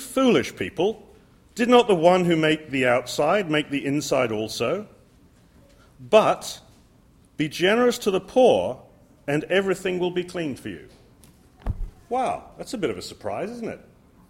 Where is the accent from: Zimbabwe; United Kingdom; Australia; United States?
United Kingdom; England; I grew up in England, in a society very similar to this one, I guess, the Christadelphian Society in England